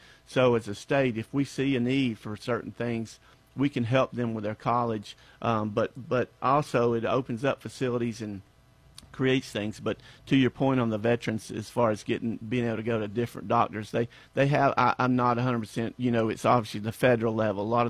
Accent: Georgia, United States; I grew up here in Hall County. I've been here, you know, my family's been here for a very long time.

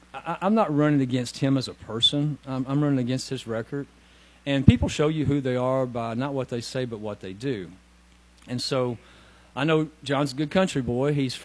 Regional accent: Tennessee, United States; I'm going to use my common sense that I grew up in Middle Tennessee on a farm, raised in church.

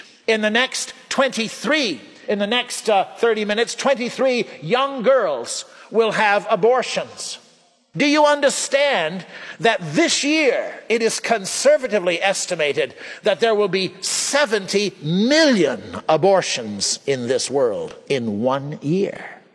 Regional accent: Vermont, United States; I've often told people that I came from Vermont. And I wait a minute and then I add, I think it's a good place to be from.

